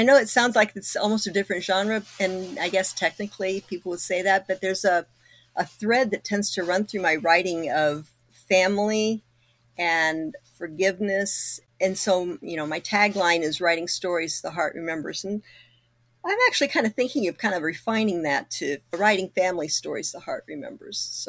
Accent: Kokomo, Indiana, United States; moved away; I've said it in my hometown. We moved away from Kokomo in 1972. So in my mind, when we go back to visit, it's changed.

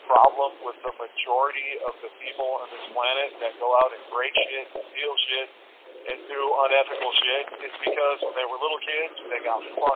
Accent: Alaska, United States; I was born and raised in Alaska.

